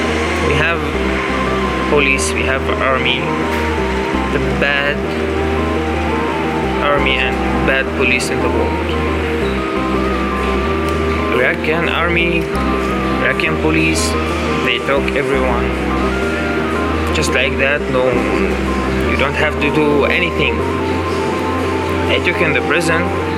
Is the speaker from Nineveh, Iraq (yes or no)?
yes; Mosul, Nineveh, Iraq; English is a second language; I'm from Iraq.